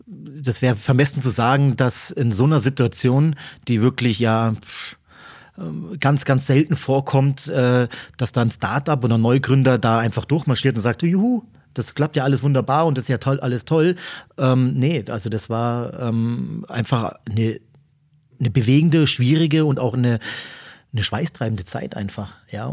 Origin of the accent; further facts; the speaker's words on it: Munich, Bavaria, Germany; born there; ich als gebürtiger Münchner